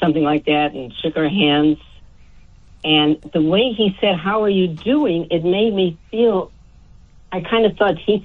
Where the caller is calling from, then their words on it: Lincolnwood, Illinois, United States; Hi, Lincolnwood.